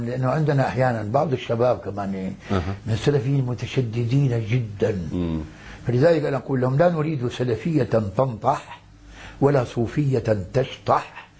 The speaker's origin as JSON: {"language": "Arabic", "country": "Lebanon", "said": "وقتلوا رجلا عندنا في لبنان"}